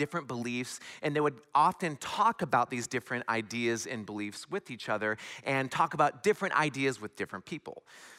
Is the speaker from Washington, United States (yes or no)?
yes; Washington, United States; born there; I am originally from the West Coast. I was born a little north of Seattle